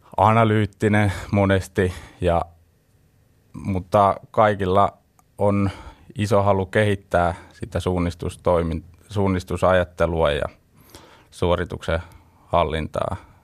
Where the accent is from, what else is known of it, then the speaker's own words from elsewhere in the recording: Kiikoinen, Pirkanmaa, Finland; mä oon kotoisin tuolta Saastamalan Kiikoisista, ja siellä lajivalikoima oli aika niukka, pieni paikkakunta.